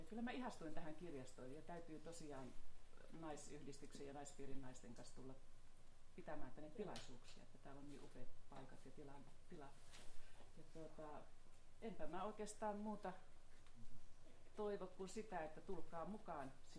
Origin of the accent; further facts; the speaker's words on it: Kajaani, Kainuu, Finland; born there; now in Helsinki, Finland; Mä oon tullut Kajaanista joskus aikoinaan tänne. Ei siellä ollut mun syntymäseudulla kirjastoja silloin, kun mä oon syntynyt